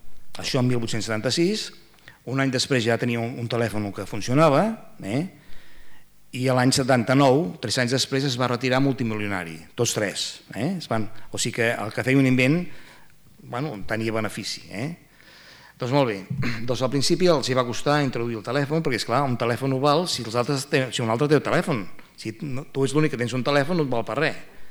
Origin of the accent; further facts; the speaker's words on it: Manlleu, Catalonia, Spain; jo soc de Manlleu